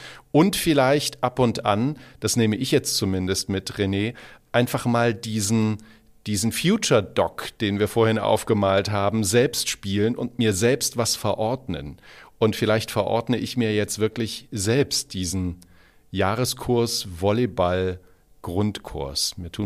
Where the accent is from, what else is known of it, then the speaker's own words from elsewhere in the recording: Apolda, Thuringia, Germany; Ja, ich bin Thüringer.